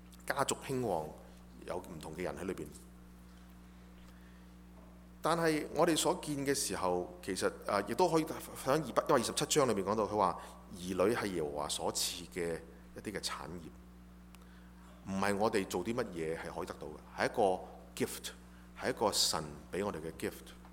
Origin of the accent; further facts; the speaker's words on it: China; 呢、這個其實呢個嘅概念對我哋華人，對我哋中國人嚟講係唔陌生嘅。